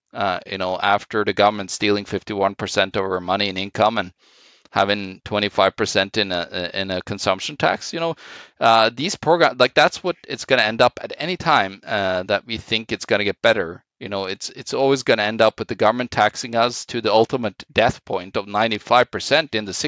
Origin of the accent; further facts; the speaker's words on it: Norway; English is a second language; now in Canada; I'm from Norway, and I see, like, the conservatives here turning into the Norwegian social conservatives, basically.